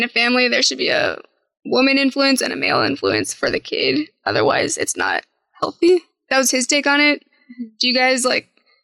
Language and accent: English; Bakersfield, California, United States; The church I went to, I'm from Bakersfield.